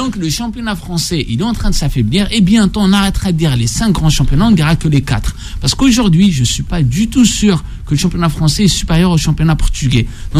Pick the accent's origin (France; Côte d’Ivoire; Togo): France; Moi, je suis français